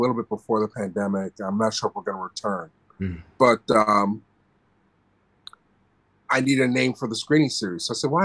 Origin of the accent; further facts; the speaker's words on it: Philadelphia, Pennsylvania, United States; I was born and bred in Philadelphia.